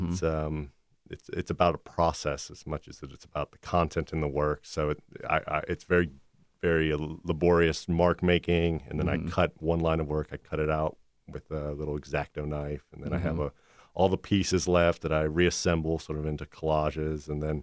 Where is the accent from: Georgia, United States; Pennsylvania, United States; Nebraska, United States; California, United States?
Georgia, United States; Atlanta; I grew up in Atlanta, went to school there and lived abroad for a while when I was a kid and came back to Georgia and eventually went to university here